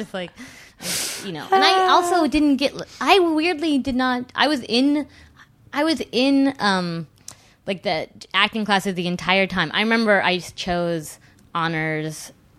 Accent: California, United States; Like, and I grew up in Southern California.

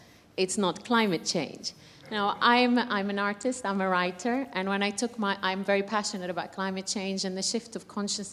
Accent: Lebanon; now in London, United Kingdom; I'm from Lebanon

